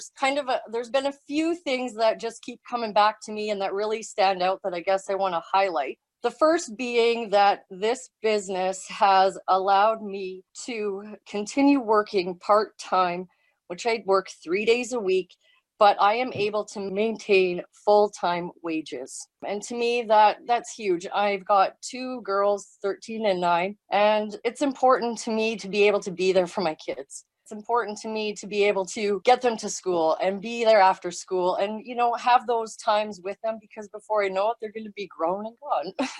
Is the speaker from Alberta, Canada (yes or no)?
yes; Edmonton, Alberta, Canada; So I am from Edmonton, Alberta, Canada.